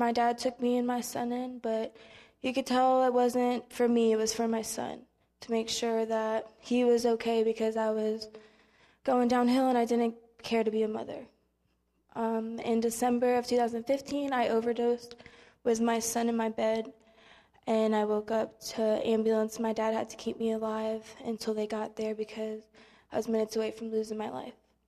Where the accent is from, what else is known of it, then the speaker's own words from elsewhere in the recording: Florida, United States; I'm 19 years old, and I'm from Florida.